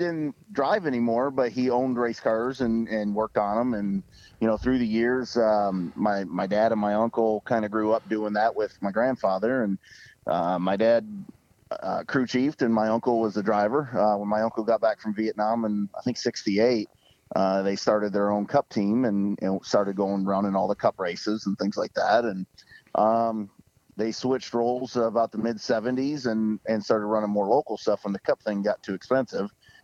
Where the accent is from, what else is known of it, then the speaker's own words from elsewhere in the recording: Rochester Hills, Michigan, United States; we grew up around Rochester Hills, like you said there, but raced at places like Toledo and Owosso and Auto City and Lansing, places like that.